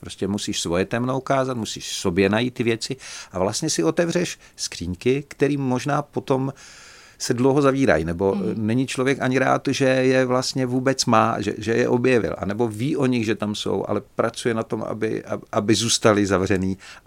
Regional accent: Banská Bystrica, Banská Bystrica Region, Slovakia; Czech is a second language; pocházím z Banské Bystrice a umím po slovensky.

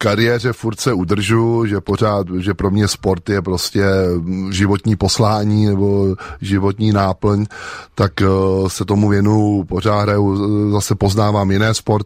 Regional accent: Prague, Czechia; já jsem rodilej Pražák, žil jsem na kousek od Václavského náměstí, v Řeznický ulici

